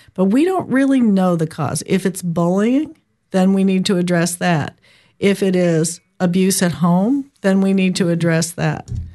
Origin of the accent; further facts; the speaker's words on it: New Mexico, United States; the hunters that I run into and talk to in my home state of New Mexico.